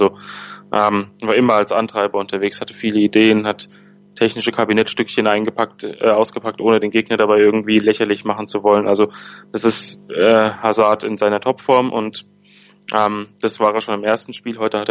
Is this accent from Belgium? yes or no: yes; Belgium; German is a second language; Aber in Euphorie ausbrechen würde ich als Belgier noch nicht